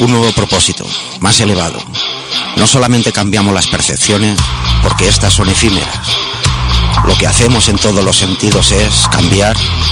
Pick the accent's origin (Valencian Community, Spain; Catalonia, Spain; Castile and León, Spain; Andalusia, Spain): Catalonia, Spain; L'Hospitalet de Llobregat; Nosotros venimos de Hospitalet.